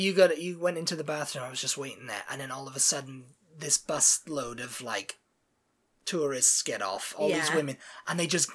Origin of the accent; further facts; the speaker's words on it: Austin, Texas, United States; where are you from? We're from Austin, Texas, you know. That's where we live now.